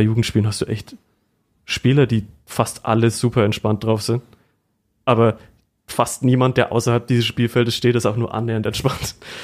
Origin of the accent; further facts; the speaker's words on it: Bavaria, Germany; also ich weiß nicht, ob man es hört, ich bin ja Franke.